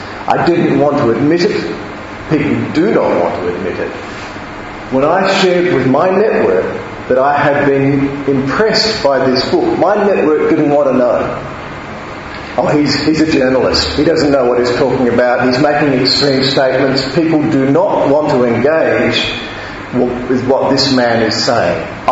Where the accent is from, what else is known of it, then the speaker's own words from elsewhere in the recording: Australia; I come from Australia, like a lot of people at this conference.